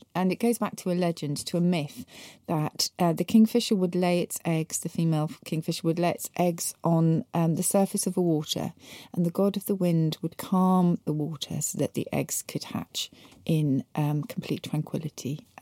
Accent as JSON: {"language": "English", "region": "England", "country": "United Kingdom"}